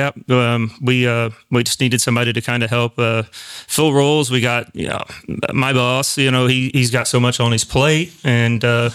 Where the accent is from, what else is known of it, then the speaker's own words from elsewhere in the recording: Columbus, Indiana, United States; Yeah, I'm also from Columbus, Indiana. Got hired on here a little over 10 years ago.